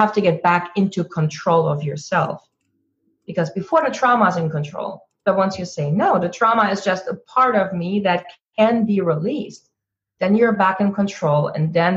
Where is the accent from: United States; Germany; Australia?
Germany; English is a second language; I grew up in Germany, where spirituality was not very talked about. It was still very religious.